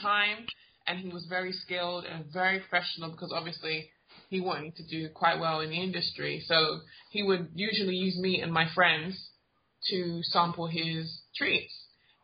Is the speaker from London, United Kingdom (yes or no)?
yes; London, United Kingdom; I am from London, England.